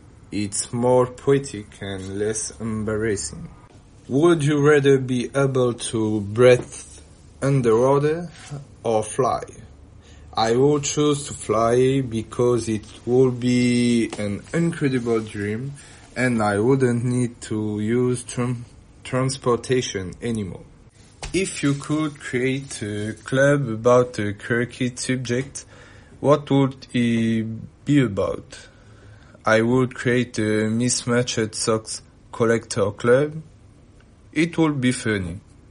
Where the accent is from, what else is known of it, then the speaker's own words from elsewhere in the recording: French Polynesia; now in France; I'm 22 years old. I'm originally from Tahiti in French Polynesia, and I have decided to continue my studies in mainland France.